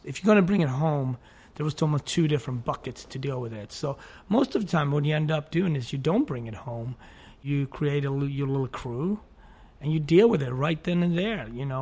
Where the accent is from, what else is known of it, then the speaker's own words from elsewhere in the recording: Sweden; You know, I loved growing up in Sweden. I loved it.